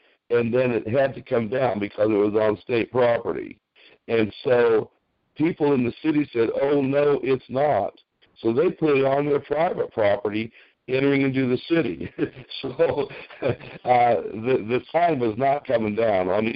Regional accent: California, United States; I said, well, I was from California, but now I'm from the South.

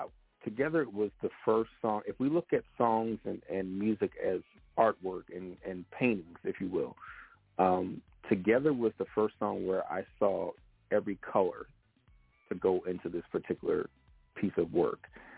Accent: Philadelphia, Pennsylvania, United States; I am from a soulful city called Philadelphia.

